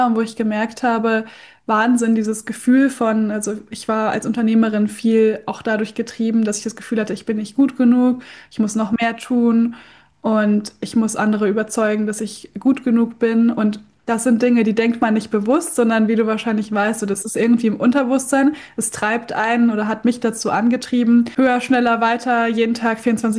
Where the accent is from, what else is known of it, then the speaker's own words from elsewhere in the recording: Siegen, North Rhine-Westphalia, Germany; moved away as an adult; now in Berlin, Germany; Nee, ich bin in Siegen groß geworden, in der Nähe von Köln in Nordrhein-Westfalen und bin dann 2019 nach Potsdam und 2021 nach Berlin gezogen.